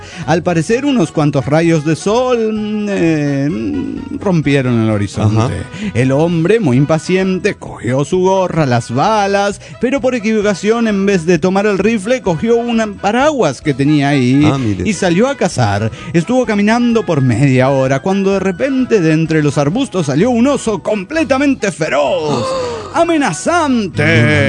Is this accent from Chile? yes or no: no; Bucaramanga, Santander, Colombia; de Bucaramanga, Colombia.